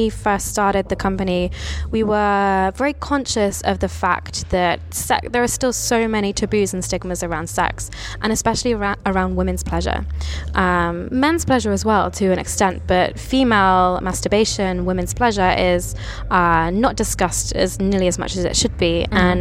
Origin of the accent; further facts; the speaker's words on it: London, United Kingdom; I'm from London.